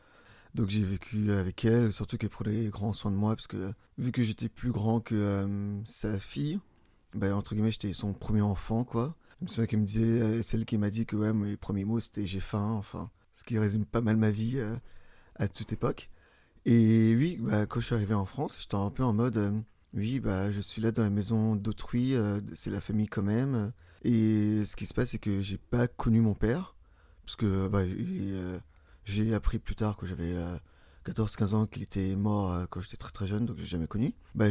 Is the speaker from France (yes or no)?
no; Treichville, Abidjan, Côte d’Ivoire; also born or lived in Divo; Je suis né en Côte d'Ivoire, dans une ville qui s'appelle Divo, mais j'ai grandi à Trècheville. L'adresse exacte, c'est Avenue 10, rue 25.